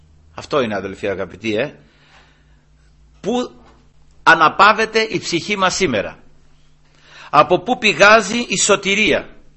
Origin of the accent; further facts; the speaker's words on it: Peloponnese, Greece; Στο χωριό μου εκεί υπάρχει ένα τέτοιο κάστρο στο βουνό επάνω, σε ένα λόφο εκεί, και φαίνεται και από την Καλαμάτα